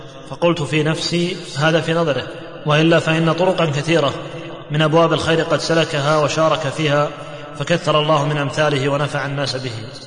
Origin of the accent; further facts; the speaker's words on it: Mecca, Makkah Province, Saudi Arabia; فلما تعرفنا على بعض وذكرت لهم اسمي وأني من مكة